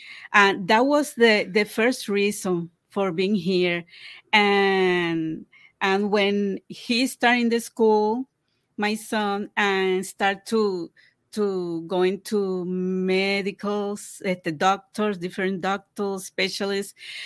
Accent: Puerto Rico; moved away as an adult; now in Minnesota, United States; I came from Puerto Rico 5 years ago to Minnesota.

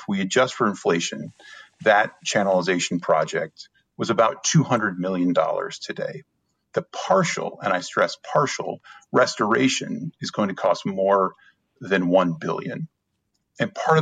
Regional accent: Ohio, United States; Now, I'm from Ohio originally

